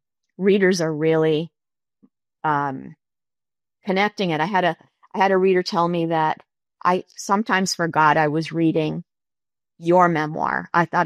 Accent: Cuba; And we grew up in Cuba, this is typical of our culture.

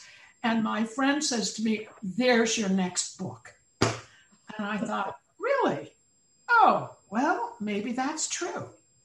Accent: California, United States; Now, as a Californian

